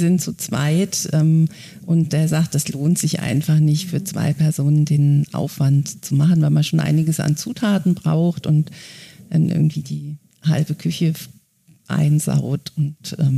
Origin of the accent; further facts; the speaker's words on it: Lower Saxony, Germany; ich komme aus Sandmünden, also Südniedersachsen